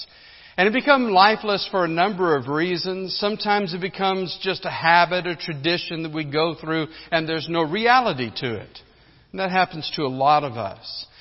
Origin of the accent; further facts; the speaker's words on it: New Mexico, United States; We're from New Mexico. And we share that good common background with one another.